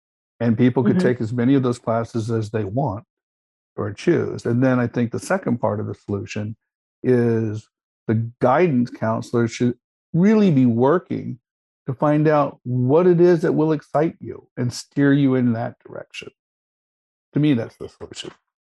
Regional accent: Kansas, United States; I'm from Kansas. You know? But here I am practicing maritime law, or some other variation of that story.

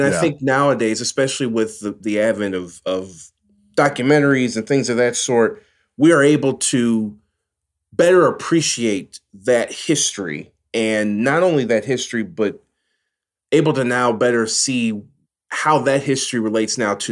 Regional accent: Detroit, Michigan, United States; that thirst for knowledge on the teams that I grew up following here in Detroit has not gone away, quite frankly.

